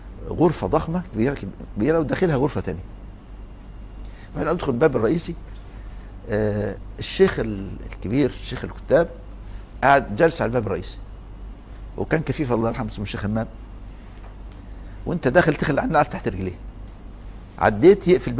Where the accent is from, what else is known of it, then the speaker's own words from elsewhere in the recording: Egypt; غير عندنا في مصر، أذكر إحنا كنا في الكتاب وإحنا أطفال